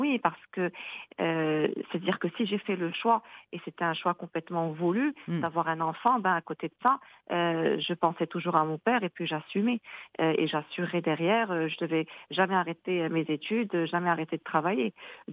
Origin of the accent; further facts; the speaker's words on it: Fez, Fès-Meknès, Morocco; born there; je suis née à Fès et mon père est fasciste sur plusieurs générations et ma mère elle est née au Sénégal.